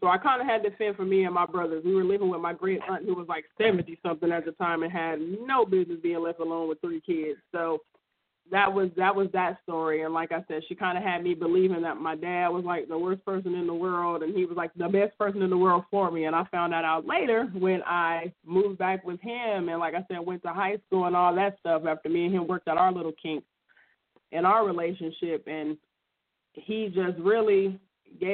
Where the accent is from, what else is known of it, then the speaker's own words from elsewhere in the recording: Compton, California, United States; Like my husband said, I'm from Compton, California. And yes, everything you heard about is true.